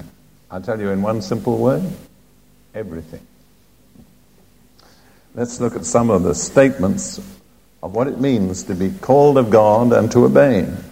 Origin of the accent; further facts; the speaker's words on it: United Kingdom; I grew up in the Anglican Church in Britain, and I was a member of it for the first part of my life.